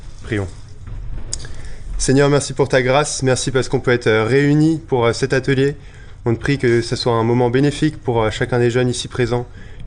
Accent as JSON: {"language": "French", "town": "Paris", "region": "Île-de-France", "country": "France", "lives_now": "Brussels, Belgium", "said": "Et je suis originaire de Paris et actuellement je suis étudiant à l'Institut biblique belge à Bruxelles."}